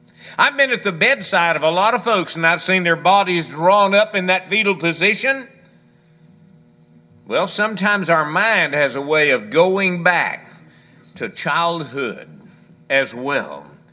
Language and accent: English; Hallsville, United States; when I was growing up in my hometown in Hallsville